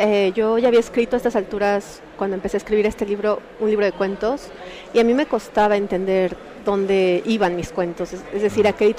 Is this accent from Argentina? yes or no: no; Tlaxcala, Mexico; Yo crecí en Tlaxcala, que es una ciudad que está muy alejada de los centros culturales, o sea, quizá físicamente no, porque está a 2 horas de Ciudad de México, pero culturalmente sí.